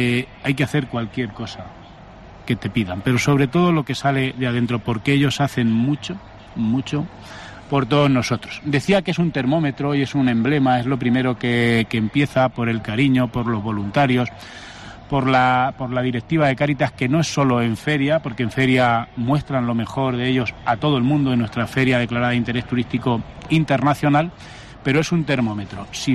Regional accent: Albacete, Castilla-La Mancha, Spain; hizo emocionarse a sus paisanos, que somos nosotros los albaceteños

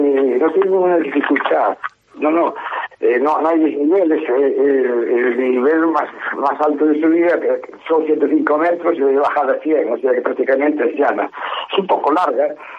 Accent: Galicia, Spain; en el Ayuntamiento de Xoel, de donde soy yo

